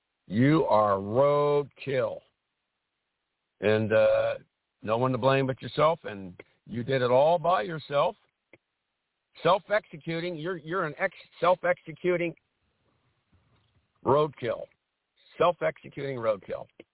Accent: Dayton, Ohio, United States; Yes, at a rally last night in my hometown of Dayton, Ohio, outside at an airport facility or venue outside the city limits

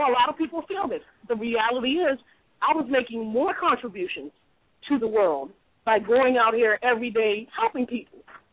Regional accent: Baltimore, Maryland, United States; For the people that don't know me, I'm from Baltimore as well.

